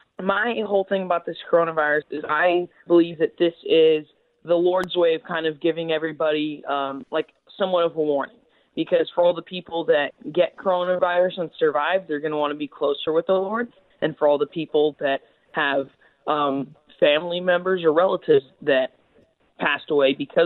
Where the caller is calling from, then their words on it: California, United States; moved away as an adult; Yeah. I'm actually from California. I came here for work.